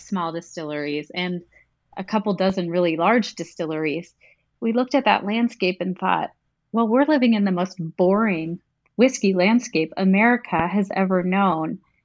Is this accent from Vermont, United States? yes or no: no; Pittsburgh, Pennsylvania, United States; And we're from Pittsburgh, and I know you guys know, but we, Pittsburgh was the birthplace of American rye whiskey.